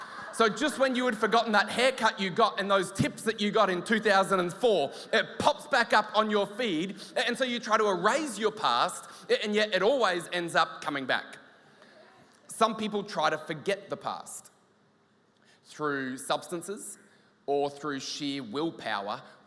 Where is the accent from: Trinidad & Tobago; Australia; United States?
Australia; Ouyen, Victoria; I grew up in Victoria. I grew up in Oyen.